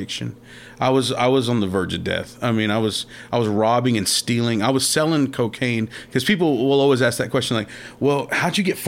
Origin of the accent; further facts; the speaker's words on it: Victoria, Texas, United States; also born or lived in California; I grew up raised by a single mother, Victoria, Texas. I was born in California, but my father was in the military. He was in the Air Force.